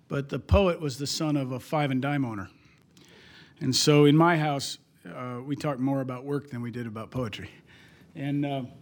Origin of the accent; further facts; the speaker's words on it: Iowa, United States; also born or lived in Boston / Chicago; we moved to the South in 91, and the South is very different, obviously, than growing up in Iowa and living in Boston, places like that, Chicago.